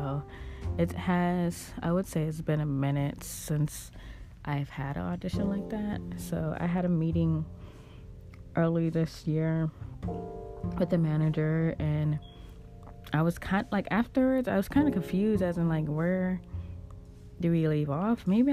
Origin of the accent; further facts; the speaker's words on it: Los Angeles, California, United States; now in New York, United States; my city, my original city, my hometown, LA.